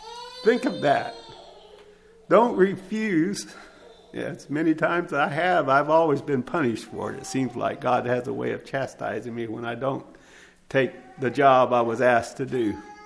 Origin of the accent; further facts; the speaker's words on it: the South, United States; I was born and raised down in the South, and so excuse me for my lingo and language.